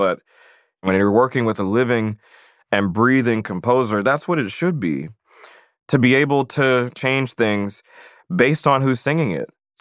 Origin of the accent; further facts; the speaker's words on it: Virginia, United States; You know, I grew up in Virginia in a Pentecostal church, so the music that I was allowed to listen to was gospel, and that was my roots.